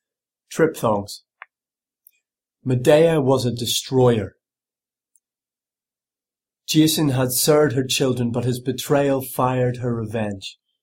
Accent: Belfast, Northern Ireland, United Kingdom; So I grew up in Belfast, Northern Ireland. I grew up in South Belfast and near the Ormer Road, and moved to North Belfast when I was about 10 or 11, near the waterworks.

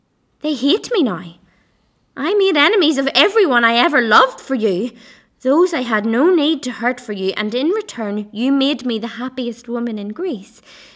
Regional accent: Lurgan, Northern Ireland, United Kingdom; accent: regional Northern Irish; moved away as an adult; I'm from Lurgan in County Armagh in Northern Ireland, which is maybe 30 minutes outside of Belfast. So I guess that I do have quite a regional accent. And because I've been living away from home for 6 years now, I guess that my accent has definitely neutralized

